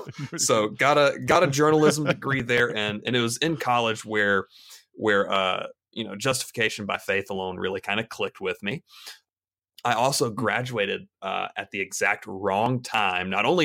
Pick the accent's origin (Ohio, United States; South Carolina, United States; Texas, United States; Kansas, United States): South Carolina, United States; Greenville; I grew up in the Church of Christ while also attending a small Christian school here in Greenville.